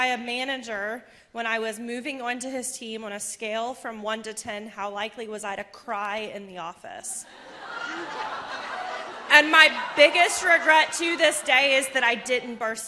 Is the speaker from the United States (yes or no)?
yes; the South, United States; Not only am I a female in it, but I'm from the South, right?